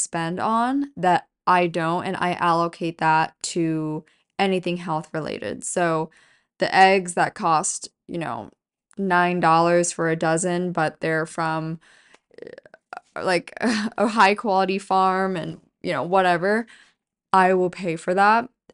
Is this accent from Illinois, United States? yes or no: no; Pennsylvania, United States; now in New York, United States; there's actually a lot of farmers that are from my hometown in Pennsylvania, where I'm from, which is basically like the Amish capital of America.